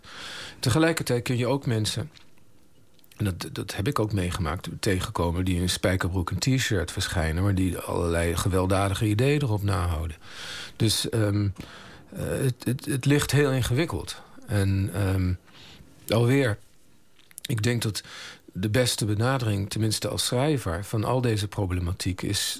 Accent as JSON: {"language": "Dutch", "country": "Netherlands", "moved": "yes", "said": "Dat ik ben Nederlander. Ik ben hier weggegaan in 1975. Heb hier dus ook niet meer gewoond sinds die tijd."}